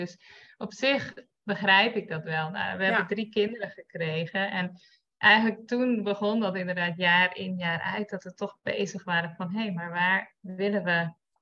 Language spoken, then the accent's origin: Dutch; Friesland, Netherlands; moved away as an adult; Ik ben opgegroeid in Friesland. Ben op mijn 18e al gaan reizen naar Amerika.